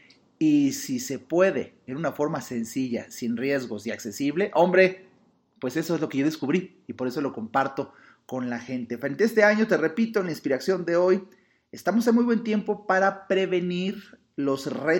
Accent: Mexico; como mexicanos

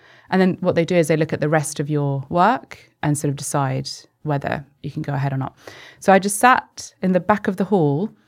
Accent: Rome, Lazio, Italy; English is a second language; So I'm from Italy. I was born in Rome

